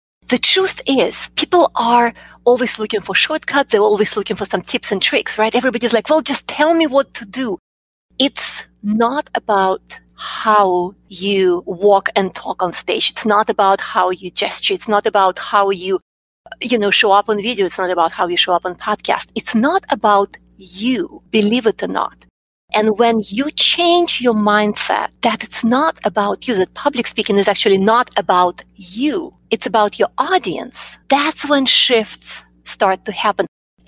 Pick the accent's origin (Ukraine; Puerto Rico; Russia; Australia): Russia; English is a second language; moved away as an adult; now in United States; I'm originally from Russia. I've lived in the U.S. for about 25 years.